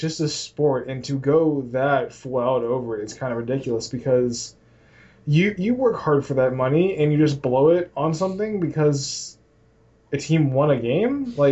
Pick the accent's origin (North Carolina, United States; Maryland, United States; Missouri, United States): North Carolina, United States; born there; and it's funny because I was born in North Carolina.